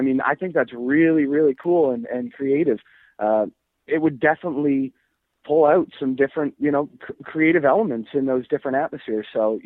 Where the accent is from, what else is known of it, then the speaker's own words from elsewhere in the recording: Stellarton, Nova Scotia, Canada; We're from Stellarton, Nova Scotia, so it's about an hour and a half outside of Halifax, like really small area, and just grew up playing in our parents' basements.